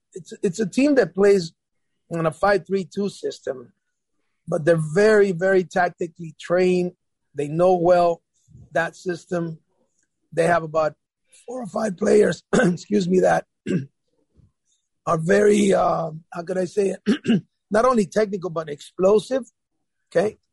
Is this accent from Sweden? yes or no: no; El Salvador; The only advantage I had is that I'm from El Salvador, so I know them very well.